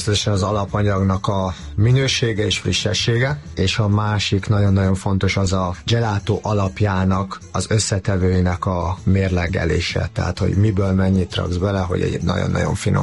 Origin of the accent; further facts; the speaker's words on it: Hungary; born there; moved away; also born or lived in Italy; Nem ott nőttem fel, én Magyarországon születtem, és sport miatt oda költöztem. Én 16 évet voltam külföldön, ebből 6-ot Olaszországban, emellett Angliában, Írországban, Hollandiában, Albániában, ezekben az országokban voltam.